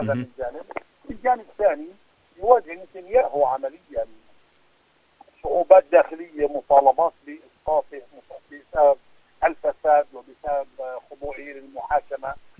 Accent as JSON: {"language": "Arabic", "country": "Palestine", "said": "وبالتالي نحن كفلسطينيين ندرك أن يعني علينا بتضافرنا بجهودنا بعملنا المشترك"}